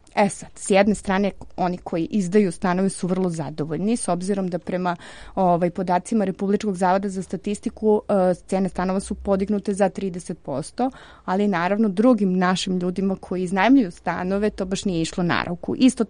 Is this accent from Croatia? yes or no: no; Serbia